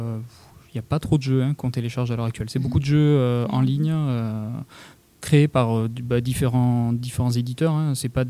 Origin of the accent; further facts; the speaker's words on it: Bourgogne-Franche-Comté, France; accent: Toulouse; Alors, moi je viens d'à côté d'Audincourt, même si j'ai un accent toulousain.